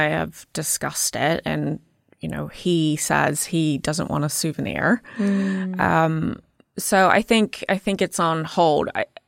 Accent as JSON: {"language": "English", "region": "England", "country": "United Kingdom", "accent": "English", "lives_now": "United States", "said": "And I still have, yes, some of my accent. But everyone in America will say that I sound English."}